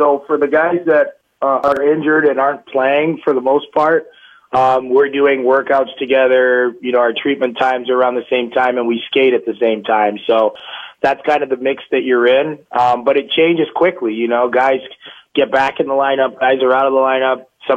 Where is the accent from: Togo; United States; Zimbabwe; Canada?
Canada; Toronto, Ontario; I'm from Toronto